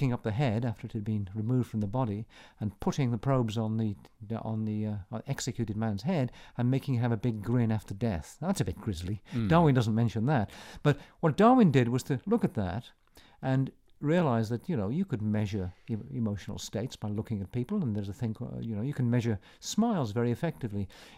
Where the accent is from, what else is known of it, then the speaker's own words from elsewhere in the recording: Wales, United Kingdom; I'm Welsh, so I'm kind of naturally proud of that.